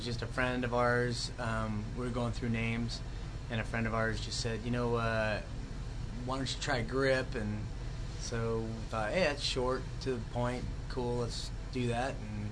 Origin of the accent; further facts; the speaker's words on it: Fresno, California, United States; The big town of Fresno, California.